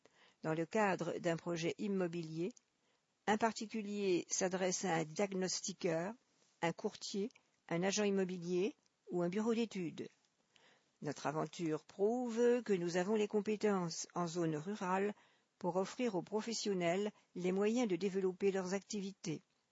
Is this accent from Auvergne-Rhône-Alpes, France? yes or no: yes; Le Chambon-Feugerolles, Auvergne-Rhône-Alpes, France; also born or lived in Saint-Étienne / La Ricamarie / Chicago; Je suis né à Saint-Thé. J'ai surtout vécu au Chambon-Feugerolles et à la Ricamarie.